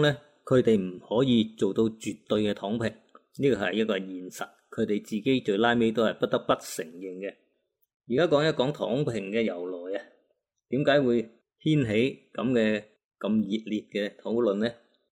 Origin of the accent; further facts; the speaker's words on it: Guangdong, China; 即是我哋广东人叫嘅扶住个碌啊